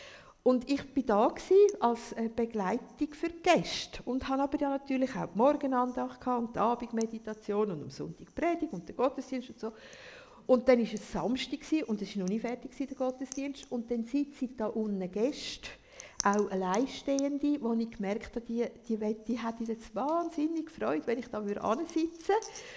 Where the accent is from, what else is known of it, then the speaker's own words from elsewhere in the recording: Switzerland; haben wir als Schweizer ja ganz viele Möglichkeiten.